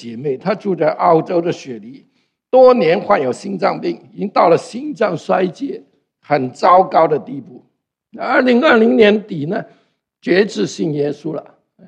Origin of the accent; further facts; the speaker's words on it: Hong Kong; 我从香港来的